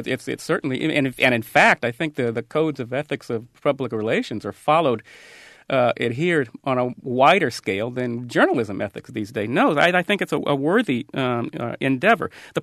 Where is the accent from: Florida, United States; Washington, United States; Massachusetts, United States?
Washington, United States; Seattle; I'm an African American, and I grew up in Seattle.